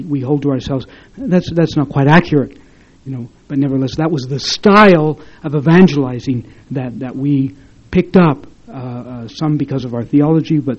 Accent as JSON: {"language": "English", "region": "Utah", "country": "United States", "tie": "born or raised there", "said": "what I've expressed as my own experience growing up in Utah as a Catholic view of evangelization."}